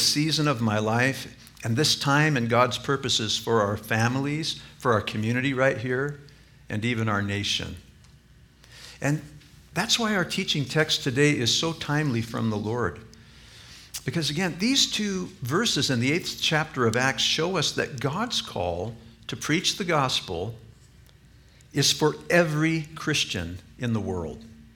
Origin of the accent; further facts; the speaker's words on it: Reno, Nevada, United States; All right, I grew up in Reno.